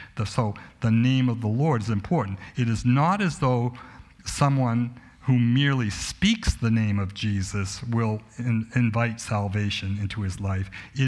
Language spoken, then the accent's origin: English; Dennisville, New Jersey, United States; there was an elderly man in my town when I grew up in Dennisville